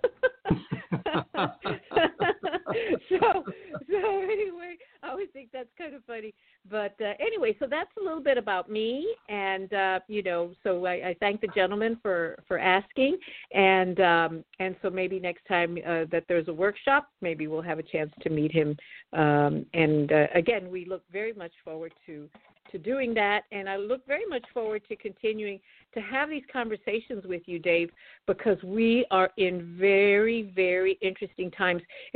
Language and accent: English; Chicago, Illinois, United States; So when I tell him about growing up in Chicago